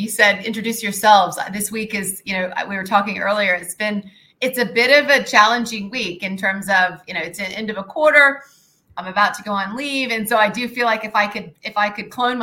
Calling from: Singapore; I am coming live from Singapore tonight, and I am currently a senior director in Microsoft.

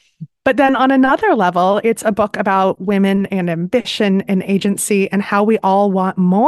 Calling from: Philadelphia, Pennsylvania, United States; I am calling in from the beautiful city of Philadelphia.

